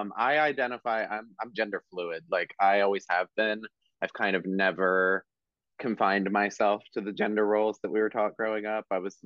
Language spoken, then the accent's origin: English; Marlton, New Jersey, United States; I grew up in Marlton, which is right next to Cherry Hill.